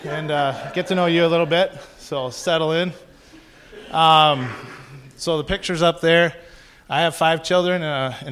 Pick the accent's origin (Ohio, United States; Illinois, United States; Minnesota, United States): Minnesota, United States; I grew up in Minnesota, public school education, did some landscaping work